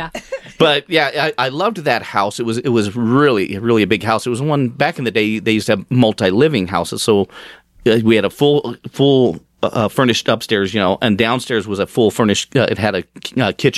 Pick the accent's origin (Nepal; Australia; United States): United States; Denver, Colorado; Well, I grew up in North Denver in an old Victorian kind of type house and stuff, 2624 West 36th Avenue.